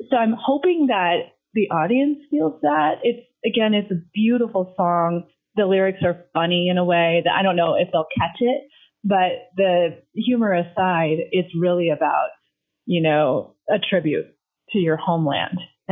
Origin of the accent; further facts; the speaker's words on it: Denver, Colorado, United States; I was born and raised in Denver and lived there, you know, came back to Denver after going away for college for a few years.